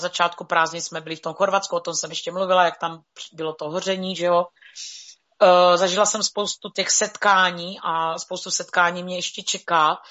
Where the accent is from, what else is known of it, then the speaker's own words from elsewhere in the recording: Moravia, Czechia; já říkám, jo, jakože z Moravy, odkud jste